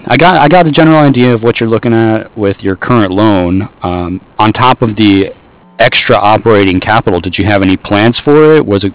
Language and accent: English; Toledo, Ohio, United States; I know I'm actually from Toledo, and my family was telling me like last month they were covered in snow.